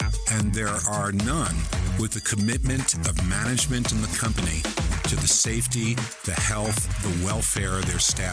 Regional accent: New Jersey, United States; now in Utah, United States; I'm originally from New Jersey. It's a little different than Utah. Oh, okay. It's a lot different than Utah.

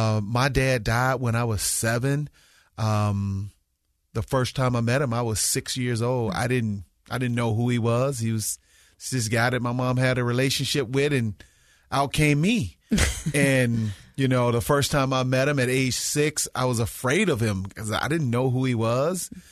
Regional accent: Mississippi, United States; basketball played a big part in my life growing up in Mississippi.

